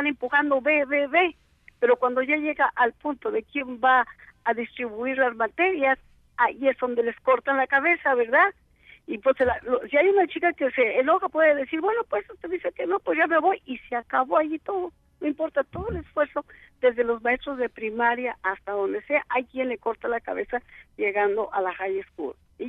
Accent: Mexico; moved away; y yo el inglés, pues sí, lo entiendo y todo, desde que me vine de México

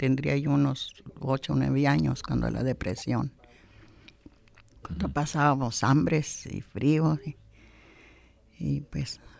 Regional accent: Anaheim, California, United States; Nací en Anaheim, el condado de Orange, donde está Disneyland ahorita. Allí nací, allí murió mi abuelo. Bueno, allí me crié con ellos.

